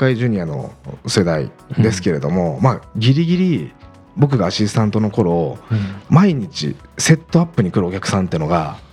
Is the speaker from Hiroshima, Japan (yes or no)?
no; Gifu, Japan; 僕も岐阜出身ですけれども、